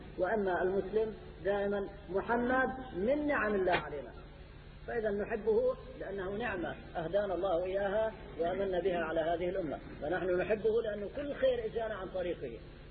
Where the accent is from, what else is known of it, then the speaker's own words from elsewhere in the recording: Hama Governorate, Syria; حصلت عندنا في قرية من قرى حماة. رجل علوي مات في قريتنا